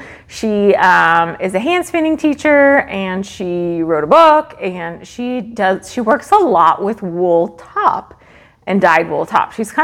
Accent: Sacramento, California, United States; I've never been to Lambtown, but I grew up in Sacramento.

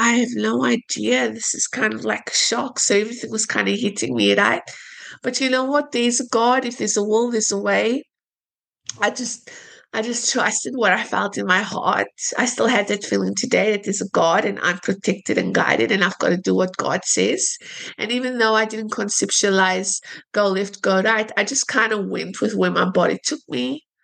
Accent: South Africa; I come from South Africa. I'm a South African.

